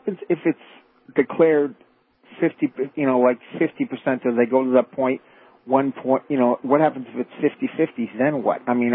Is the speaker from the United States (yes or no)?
no; Canada; So, I mean, like, even though I'm Canadian, I am going to watch it next Tuesday